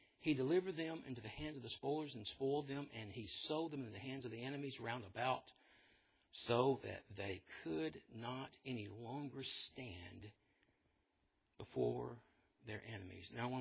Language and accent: English; Egypt; See, I grew up in Egypt. Some of you did too.